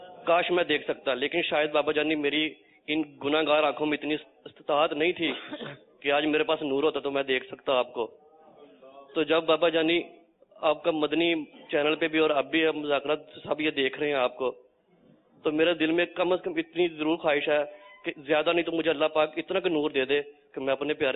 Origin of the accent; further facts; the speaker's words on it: Faisalabad, Punjab, Pakistan; اور میں فیصل آباد سے آیا ہوں اور میں ایک نابینا ہوں